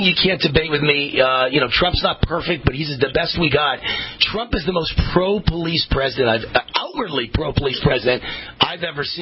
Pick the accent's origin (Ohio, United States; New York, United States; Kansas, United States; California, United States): New York, United States; Tough town, man. I come from New York.